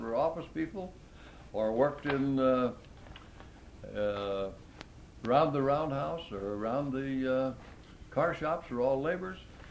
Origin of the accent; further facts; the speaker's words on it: Durango, Colorado, United States; I was born in Durango. I went to school in Durango, the same as my mother, my wife, and my daughter.